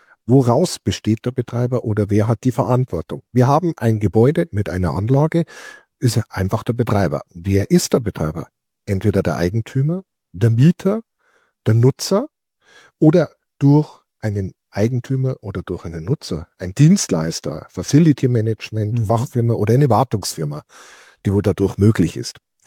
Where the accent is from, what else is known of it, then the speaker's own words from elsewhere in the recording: Bavaria, Germany; Man hört, ich komme aus Bayern